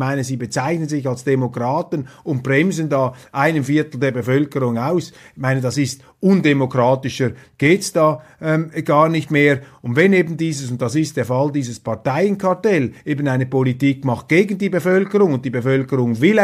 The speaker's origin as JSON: {"language": "German", "country": "Switzerland", "said": "Ich sage aus schierem Eigeninteresse als Schweizer, wir brauchen doch eine starke Bundesrepublik"}